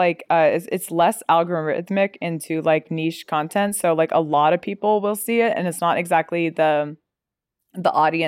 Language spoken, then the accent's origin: English; Washington, United States; born there; the rest of my family all was born in Southern California and I was born in Washington.